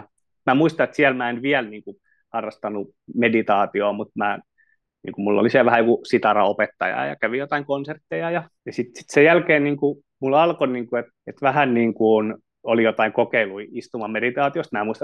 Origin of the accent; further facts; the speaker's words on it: Panelia, Satakunta, Finland; now in Turku, Finland; kun mä oon tuolta Paneliasta kotoisin Rauman ja Porin välistä